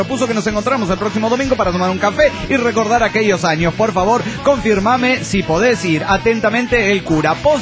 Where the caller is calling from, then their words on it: León, Guanajuato, Mexico; desde León, Guanajuato, México, paso por aquí para hacer un comentario